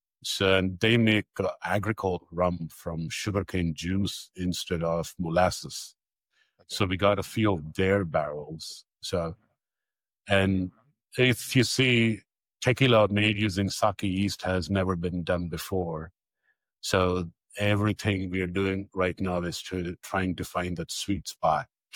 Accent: India; and also I'm from India

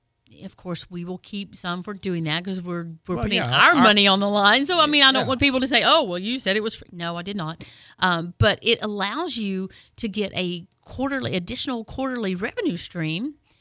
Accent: Tennessee, United States; some of the outreaches and floodings go up to my hometown in East Tennessee.

